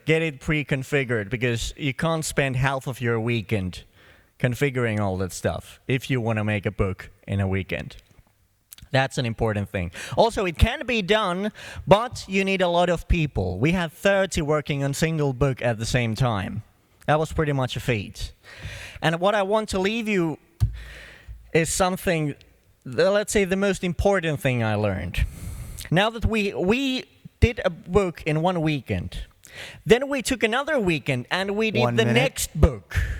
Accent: Finland; from Finland, perkele.

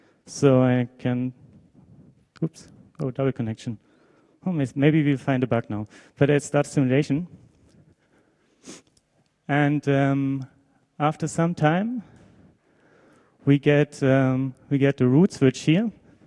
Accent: Berlin, Germany; I'm from Berlin, from the TFH Berlin. It's the Technical University of Applied Science here

